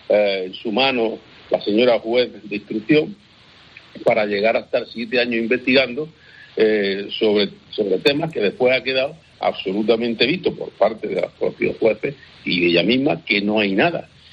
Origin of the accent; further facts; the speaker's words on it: Granada, Andalusia, Spain; Todos los granadinos, incluido yo, porque soy granadino y pago mis impuestos en Granada